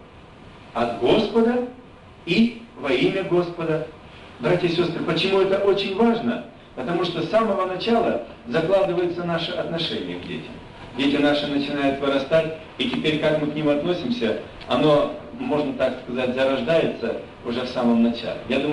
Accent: Siberia, Russia; я вообще сам из Сибири, у нас зима в прошлый год не сильно суровая была, но все равно до 40 доходила.

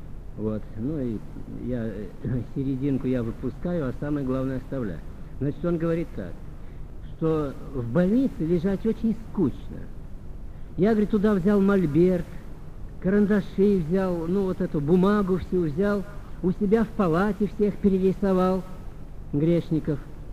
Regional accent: Samara, Samara Oblast, Russia; ну, в нашей местности, там вот, я сам из Самары.

